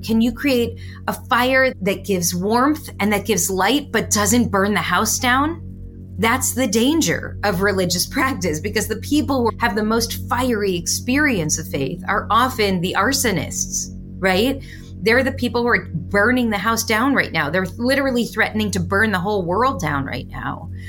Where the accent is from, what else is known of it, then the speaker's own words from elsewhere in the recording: United States; I, as an American rabbi, believe that part of my responsibility is to help the diaspora communities envision a different kind of future